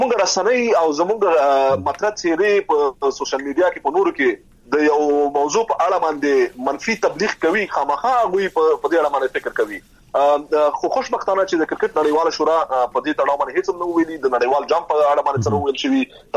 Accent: Afghanistan; زه په ورورولۍ فضا کې دا خواهش کوم، د یو افغان په توګه دا خواهش ترې کوم چې ډېر دقیق اوسي او ډېر متوجه اوسي.

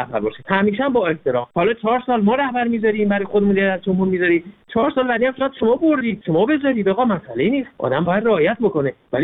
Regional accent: Iran; ما ایرانی هستیم مثل شما

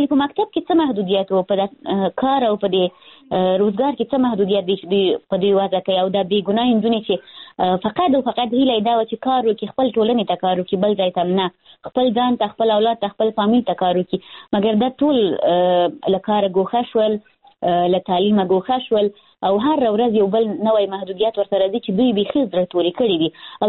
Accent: Afghanistan; born there; ای کاش زه بیخي په افغانستان کې پیدا نه وای، زه په داسې ملک کې پیدا شوی یم چې همیشه پکې جنګ دی

